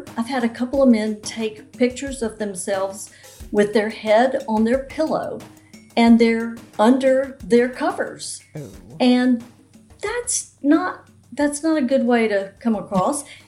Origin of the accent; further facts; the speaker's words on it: Chapel Hill, North Carolina, United States; I am from Chapel Hill, North Carolina.